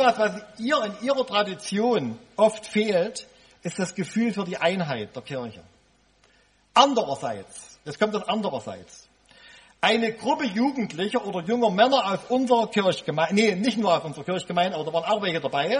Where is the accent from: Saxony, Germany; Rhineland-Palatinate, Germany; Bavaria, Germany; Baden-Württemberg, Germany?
Saxony, Germany; Raschau; Meine Heimatgemeinde Raschau ist leider ein abschreckendes Beispiel. Anfang der 70er Jahre als Kind hatte ich dort die Aufgabe, die Leute zu zählen